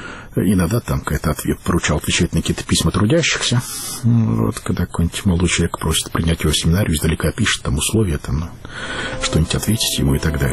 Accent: Belarus; я польский язык знаю, я белорус

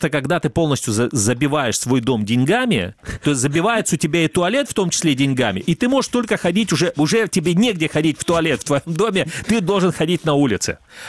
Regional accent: Feodosia, Crimea, Ukraine; Ну, вот, например, в моем родном городе Феодосии

